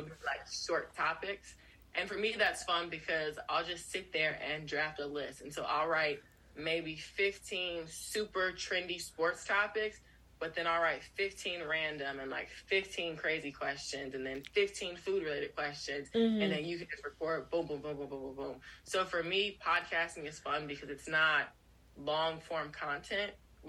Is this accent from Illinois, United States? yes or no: yes; Chicago, Illinois, United States; And it was based out of Chicago, made in Chicago. I'm from Chicago.